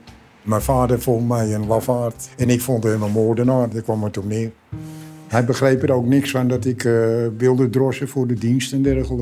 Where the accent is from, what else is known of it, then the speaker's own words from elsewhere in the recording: Netherlands; Dat vond ik als Nederlander te weinig te zoeken daar.